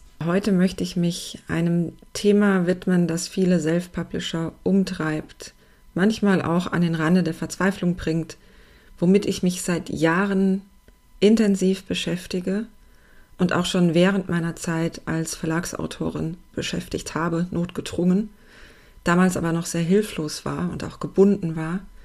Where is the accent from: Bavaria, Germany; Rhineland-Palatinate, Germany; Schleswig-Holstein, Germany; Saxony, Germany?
Rhineland-Palatinate, Germany; Speyer; also born or lived in Heidelberg; und ich kann ja kein Pfälzisch. Ich bin zwar in Speyer aufgewachsen, also Speyer am Rhein, aber in Heidelberg geboren, die ersten Lebensjahre in Heidelberg verbracht von meinen beiden Germanisteneltern.